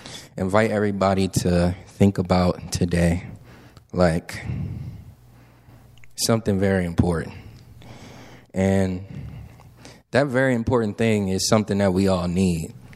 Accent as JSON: {"language": "English", "town": "Wilmington", "region": "Delaware", "country": "United States", "said": "I'm clearly not from Virginia. I'm actually from somewhere further up north, Wilmington, Delaware. I lived in the city for a good portion of my life"}